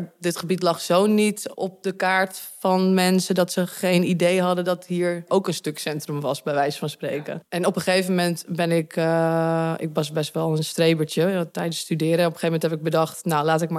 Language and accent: Dutch; Purmerend, North Holland, Netherlands; ik kom uit Purmerend en ik reisde met de trein heen en weer.